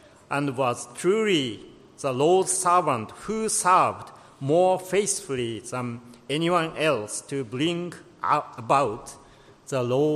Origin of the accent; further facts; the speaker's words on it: Japan; So today I'm from Japan, so I want to share the situation in Japan.